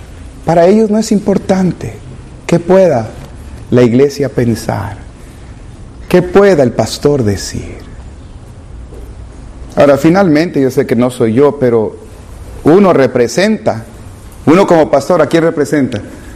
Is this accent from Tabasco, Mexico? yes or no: yes; Tabasco, Mexico; ¿Qué si sacáramos, ¿verdad?, como buen tabasqueño el machete nomás?